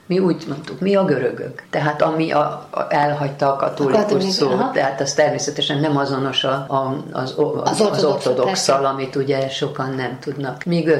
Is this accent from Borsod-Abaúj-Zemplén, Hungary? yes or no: no; Debrecen, Hajdú-Bihar, Hungary; hadd említsem meg a szülővárosomat, Debrecent, nagyon-nagyon nagy szeretettel gondolok Debrecenre